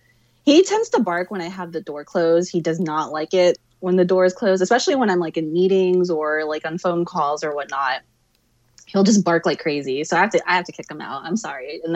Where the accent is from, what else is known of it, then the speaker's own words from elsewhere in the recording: Philippines; I will add, as a Filipino, this debate with my family regarding root beer, it's overwhelmingly they hate it. Especially my Midwestern like family who are all like in Chicago and whatnot.